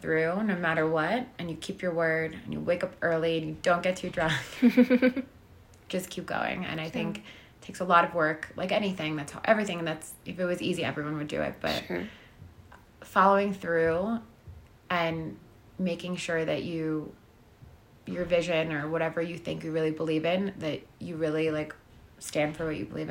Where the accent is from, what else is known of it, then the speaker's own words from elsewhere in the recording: Miami, Florida, United States; And Miami, because it's my hometown and I live there